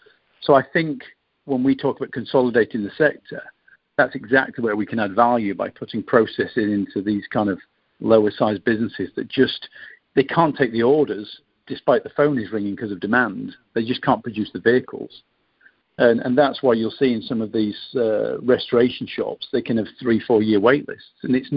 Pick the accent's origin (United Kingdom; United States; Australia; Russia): United Kingdom; accent: British; So currently that model range is predominantly British vehicles, as you probably sense from my accent.